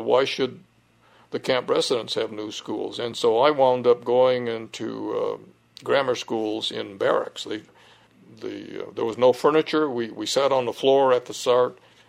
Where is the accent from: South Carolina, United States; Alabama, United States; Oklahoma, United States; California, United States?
California, United States; San Francisco; born there